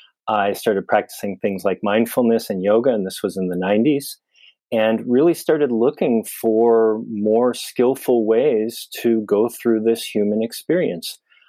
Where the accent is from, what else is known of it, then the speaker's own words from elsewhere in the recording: Wisconsin, United States; now in San Francisco, United States; I relocated from the Midwest. I grew up in Wisconsin. I moved out to the San Francisco area.